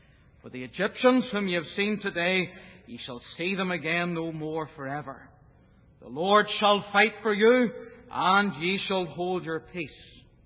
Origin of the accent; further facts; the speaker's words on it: Northern Ireland, United Kingdom; accent: Ulster; I hope that when I read and preach, you'll not have too much trouble with my Ulster accent.